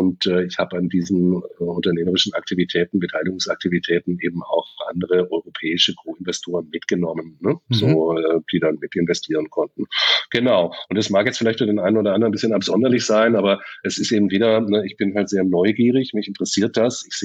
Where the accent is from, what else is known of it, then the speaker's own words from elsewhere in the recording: Stuttgart, Baden-Württemberg, Germany; Also in dem Vorort von Stuttgart, ich bin in Stuttgart aufgewachsen